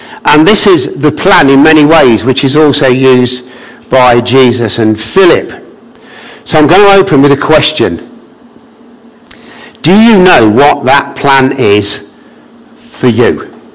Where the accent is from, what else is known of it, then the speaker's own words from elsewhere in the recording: England, United Kingdom; about him being Scottish and me being English. And, and me being English.